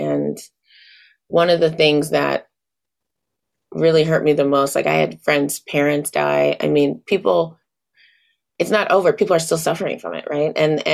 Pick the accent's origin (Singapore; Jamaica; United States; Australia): United States; Flint, Michigan; I'm from Flint, Michigan, and my city has had many struggles.